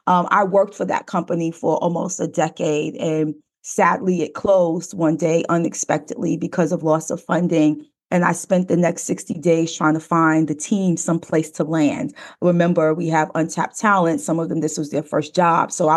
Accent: Brooklyn, New York, United States; share this story of growing up in Brooklyn and being surrounded and having odds really stacked against you

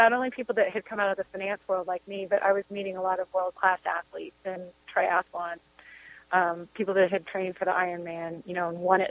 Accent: Texas, United States; And I grew up in Texas and never thought about it.

